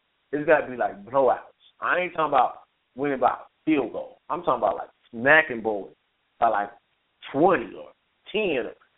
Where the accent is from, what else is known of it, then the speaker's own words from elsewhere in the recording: Midwest, United States; I'm from the Midwest, Big Ten football, where we put the ball in our formation, play action pass, and hit you with that thing.